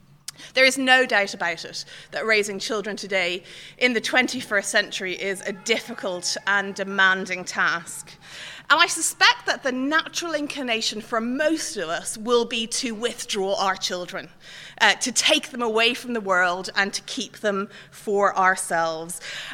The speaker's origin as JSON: {"language": "English", "town": "Dublin", "region": "Leinster", "country": "Ireland", "moved": "as an adult", "lives_now": "London, United Kingdom", "said": "I don't come from here and I don't come from England either. I actually come from Ireland. I come from Dublin, but have lived in London for the last 8 years"}